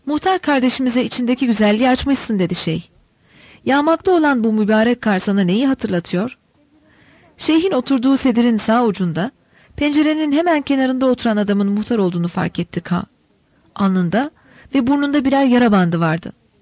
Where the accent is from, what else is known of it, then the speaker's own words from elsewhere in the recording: Istanbul, Turkey; İstanbul'da, Nişantaşı'nda sosyetik bir çevrede büyüdüm. Avrupalılar gibi olmak istiyordum.